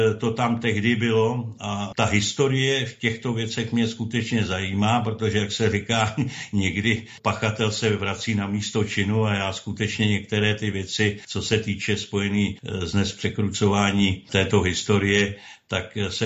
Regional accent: Ostrov, Karlovy Vary Region, Czechia; Narodil jsem se v Karlových Varech, takže vlastně patřím do tehdejšího západočeského kraje. Okres Cheb, okres Tachov, tak jsou součástí tohoto kraje. Přestěhovali jsme se s rodiči do Ostrova na Touří.

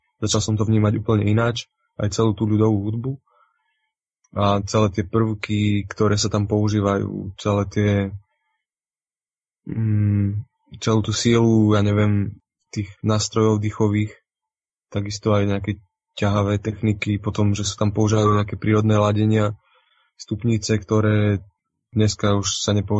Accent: eastern Slovakia, Slovakia; napríklad na strednom Slovensku je úplne iný folklór ako u nás na východe

